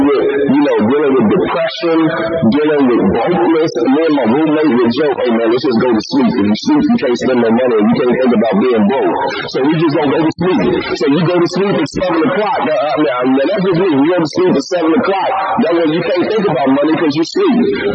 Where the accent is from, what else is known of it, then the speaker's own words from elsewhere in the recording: Topeka, Kansas, United States; Well, I'm from Topeka, Kansas. Kind of long way from here. So, like I said, I played basketball. Basketball brought me to Texas.